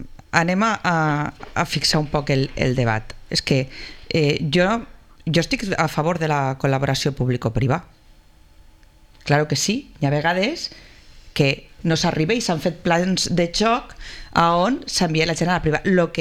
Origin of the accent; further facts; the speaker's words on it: Sant Mateu, Valencian Community, Spain; Al meu poble, a Sant Mateu